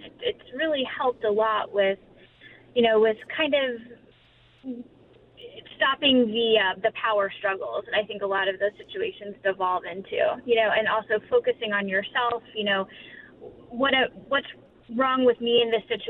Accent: Florida, United States; I'm from Florida originally, so I didn't have it moving to this area.

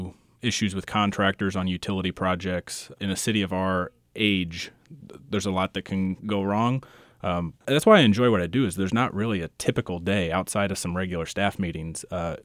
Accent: Atchison, Kansas, United States; I lived in a neighborhood that's, I'll say, downtown adjacent. I remember riding my bike all over town, even riding in the grass next to the highways

